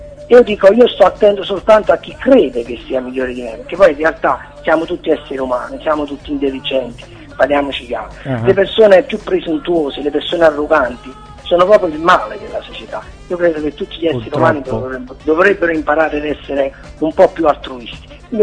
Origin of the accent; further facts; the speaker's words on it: Campania, Italy; accent: Neapolitan; io sono napoletano dall'accento